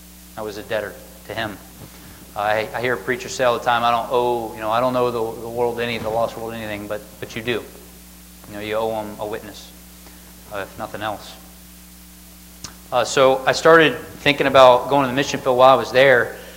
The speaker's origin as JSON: {"language": "English", "town": "Pensacola", "region": "Florida", "country": "United States", "tie": "born there", "said": "I was born down south, which makes it easier to get the gospel. I was born in Pensacola, Florida."}